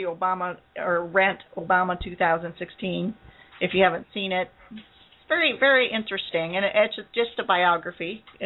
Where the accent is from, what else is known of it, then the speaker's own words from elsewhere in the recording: Indiana, United States; Okay, I just had to get that in there because I'm from Indiana. And the Tea Party is working very hard here in Indiana to get him elected.